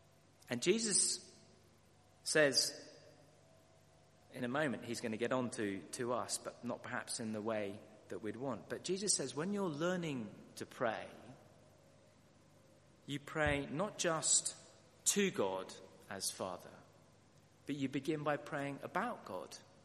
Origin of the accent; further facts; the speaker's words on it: London, United Kingdom; born there; I was born in Westminster Hospital in central London. I spent the first 6 weeks of my life here, right here, in Fulham. I lived in Vera Road, just over there, just off the Munster Road, if you know it, with a foster mother.